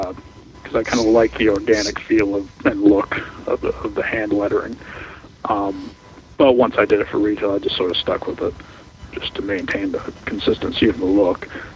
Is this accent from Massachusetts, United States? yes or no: yes; Attleboro, Massachusetts, United States; which it happens to be in my hometown newspaper, so I was lucky in that respect.